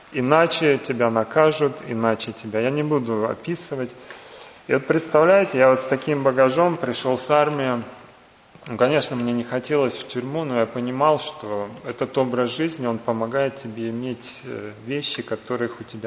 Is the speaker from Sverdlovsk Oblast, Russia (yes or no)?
no; Saint Petersburg, Russia; я родился в Санкт-Петербурге, вырос в Санкт-Петербурге, это был тогда Ленинград, это большой город, такой многонаселенный, со всевозможными людьми. То есть я родился в обычной бедной семье, скажем.